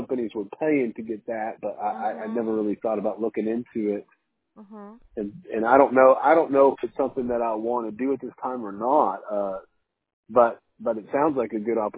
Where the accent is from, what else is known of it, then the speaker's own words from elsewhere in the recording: New Hampshire, United States; I'm originally from New Hampshire